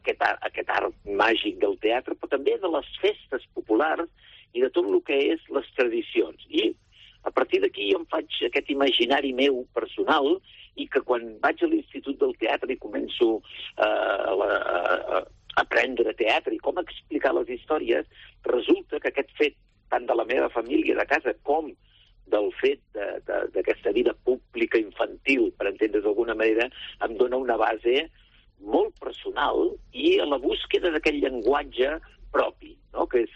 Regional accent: Olesa de Montserrat, Catalonia, Spain; des de que vaig néixer a Olesa de Montserrat, que es feia la passió, els pastorets, les festes

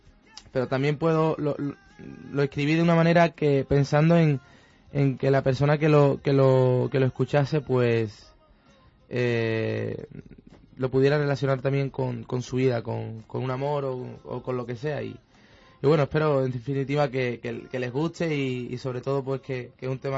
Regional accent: Córdoba, Andalusia, Spain; unos que le dedico a mi tierra, Córdoba, ¿no? A su cultura, a su mujer cordobesa

